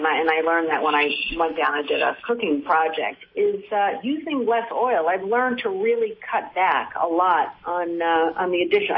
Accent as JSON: {"language": "English", "country": "Italy", "tie": "born or raised there", "said": "I grew up in Italy, and that's pretty much the way we ate."}